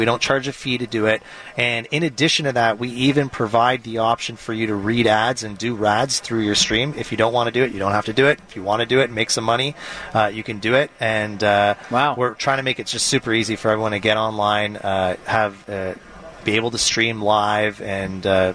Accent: Canada; I get a phone call, and I'm Canadian at the time

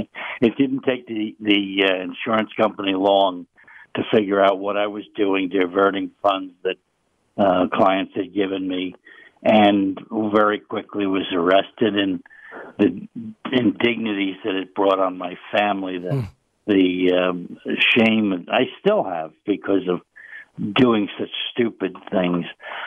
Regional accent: Union City, New Jersey, United States; and I grew up in Union City, where some of these guys were from

